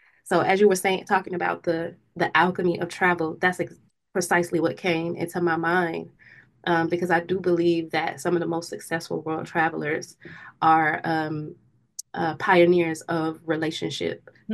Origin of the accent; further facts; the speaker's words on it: Jonesboro, Georgia, United States; I grew up in Jonesboro, Georgia, and I have been traveling on and off nomadically really since 2017.